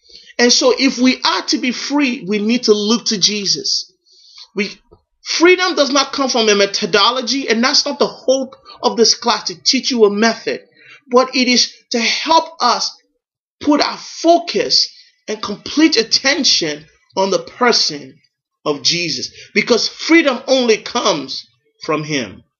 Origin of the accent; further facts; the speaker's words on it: Nigeria; That's one thing I did not know when I was growing up in Nigeria.